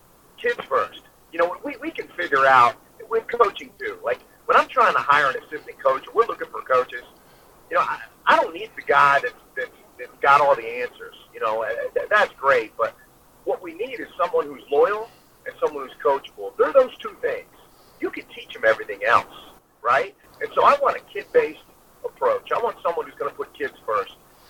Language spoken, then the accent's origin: English; Monrovia, Maryland, United States; Yeah, I grew up in the Monrovia area, in the Green Valley area. Went to Ligonier High School, went to college at Salisbury University, and then I was blessed enough to land in Thurmont.